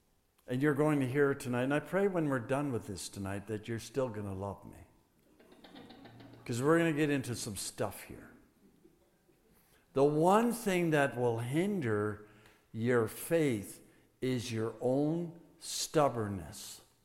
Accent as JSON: {"language": "English", "town": "Yorkton", "region": "Saskatchewan", "country": "Canada", "tie": "born or raised there", "said": "That dear woman comes from my hometown, Yorkton, Saskatchewan."}